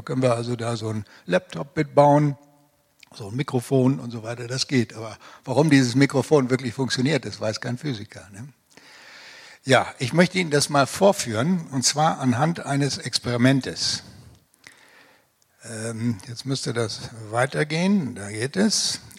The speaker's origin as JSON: {"language": "German", "town": "Swakopmund", "region": "Erongo", "country": "Namibia", "tie": "born or raised there", "said": "in meinem Heimatort in Zwakopmund wiederholen oder sagen wir mal in Kapstadt."}